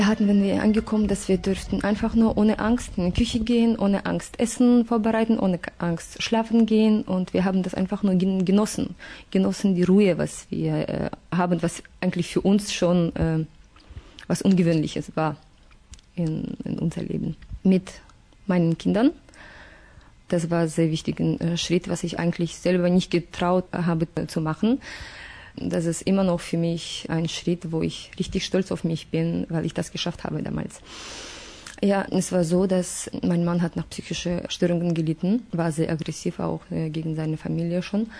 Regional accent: Russia; German is a second language; now in Germany; als ich komme aus Russland, habe ich gedacht, dass in Frauenhaus würde ich keine Unterstützung bekommen, weil ich, wie gesagt, eine Ausländerin bin.

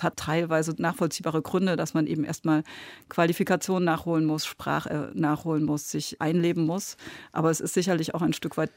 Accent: Leipzig, Saxony, Germany; in Leipzig, wo ich herkomme, sind vor kurzem einige Straßenbahnen seltener gefahren, weil einfach nicht genug Fahrer da waren.

